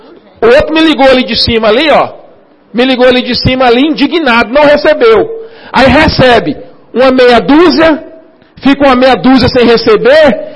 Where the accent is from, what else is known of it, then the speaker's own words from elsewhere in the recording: Minas Gerais, Brazil; Uai, e falo uai porque eu sou mineiro mesmo, uai.